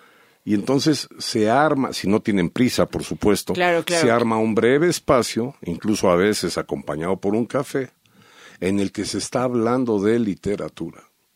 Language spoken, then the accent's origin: Spanish; Washington, District of Columbia, United States; first language English; Spanish is a second language; Y es un homenaje a otra ciudad, que es Washington, D.C., que es en donde crecí. Mi primer idioma fue el inglés.